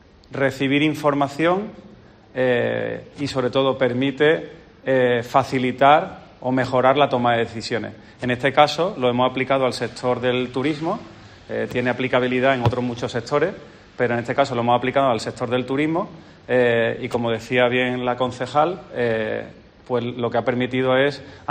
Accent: Córdoba, Andalusia, Spain; para mí como cordobés fue un lujo estar aquí hoy en mi tierra. Venir andando desde casa al Ayuntamiento

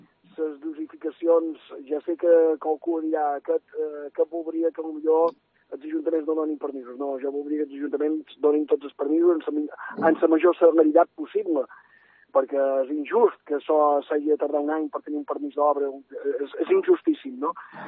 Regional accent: Balearic Islands, Spain; qui som menorquins.

